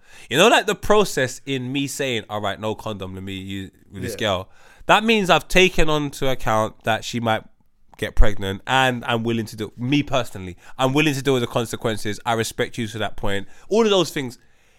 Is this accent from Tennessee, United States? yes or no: yes; Memphis, Tennessee, United States; I'm a pimp. I'm from Memphis. We pimps.